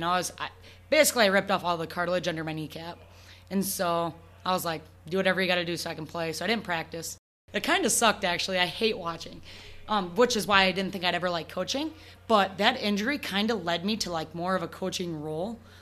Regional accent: South Wayne, Wisconsin, United States; But I'm from South Wayne, Wisconsin. That's just not a thing.

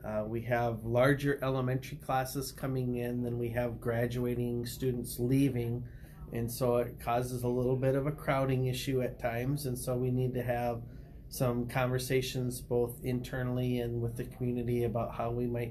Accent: Gladwin, Michigan, United States; born there; also born or lived in northern Minnesota; Originally, I'm from a small town by the name of Gladwin, Michigan, which is about 150 miles south of the Mackinac Bridge. So Michigan has an upper peninsula and a lower peninsula, and I was born in the lower peninsula.

